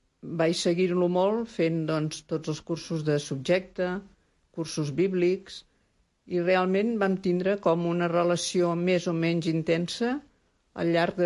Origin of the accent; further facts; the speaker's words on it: Constantí, Catalonia, Spain; born there; now in Sant Quirze del Vallès, Spain; Vaig néixer a Constantí, però ja porto anys vivint a Sant Quirze del Vallès.